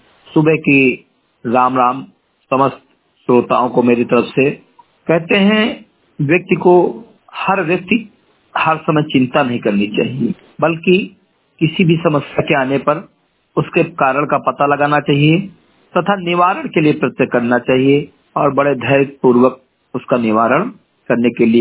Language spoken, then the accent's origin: Hindi; Simri Gathi, Uttar Pradesh, India; ग्राम सभा सिमरी गटही, मिंतुआ जनपद बहराइच का मूल निवासी हूं